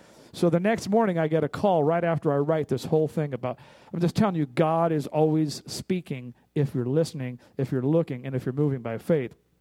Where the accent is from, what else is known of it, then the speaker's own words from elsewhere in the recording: Compton, California, United States; I'm half Irish. I'm half Mexican, but I grew up in Compton. I'm more black than I am anything.